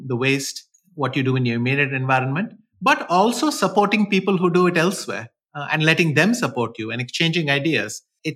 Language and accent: English; Chennai, Tamil Nadu, India; I live in Chennai. I grew up in Chennai, and we are one of the most fortunate areas in terms of rain and water bodies, which is why the city grew so much.